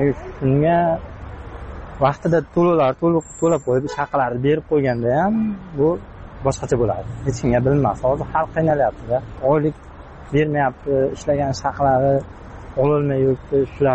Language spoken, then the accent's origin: Uzbek; Qashqadaryo Region, Uzbekistan; Biz o'zim Qashqadaryodanman.